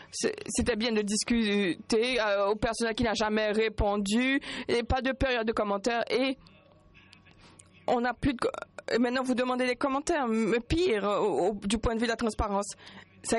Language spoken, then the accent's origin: French; India; je suis de l'Inde.